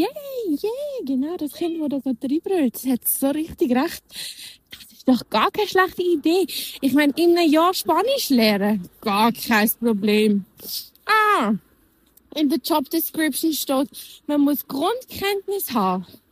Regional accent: Switzerland; German is a second language; ich komme aus der Schweiz

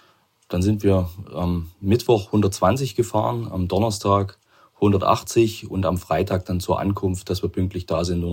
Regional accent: Chemnitz, Saxony, Germany; Weil wie ich schon gesagt habe, ich komme aus Chemnitz.

